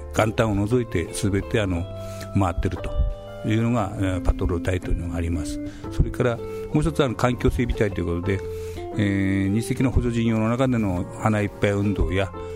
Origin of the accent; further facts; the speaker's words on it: Namie, Fukushima, Japan; 私たち、浪江町の出身であります